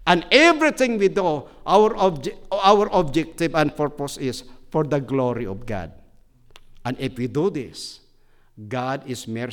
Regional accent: Philippines; I am a missionary from the Philippines. I came for deputation. I came not for myself. We have 30 missionaries suffering financially in the Philippines.

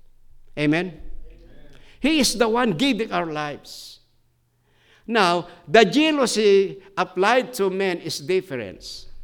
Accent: Philippines; I am a missionary from the Philippines. I came for deputation. I came not for myself. We have 30 missionaries suffering financially in the Philippines.

